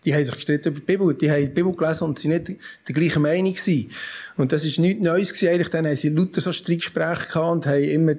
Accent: Bern, Switzerland; Ich bin Berner.

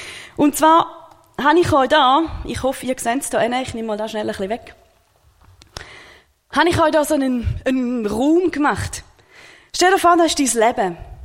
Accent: Switzerland; Ich bin stolze Schweizerin zu sein und bin Gott auch mega dankbar, dass ich in der Schweiz aufwachsen darf.

